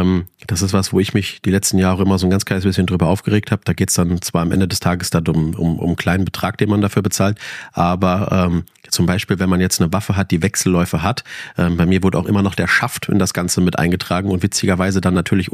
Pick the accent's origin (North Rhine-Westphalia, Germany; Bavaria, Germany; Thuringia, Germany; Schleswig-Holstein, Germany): North Rhine-Westphalia, Germany; Witten; Ich komme aus Witten.